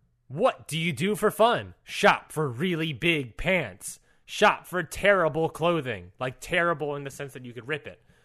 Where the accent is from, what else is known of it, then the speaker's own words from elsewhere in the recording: Maryland, United States; Luckily, I grew up in Maryland.